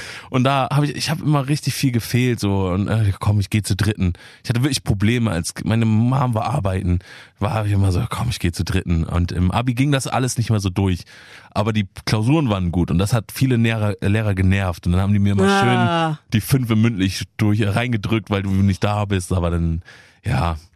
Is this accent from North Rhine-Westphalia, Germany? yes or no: no; Hamburg, Germany; Aber in Hamburg verbinde ich viel und natürlich, ich spiele in meiner Heimatstadt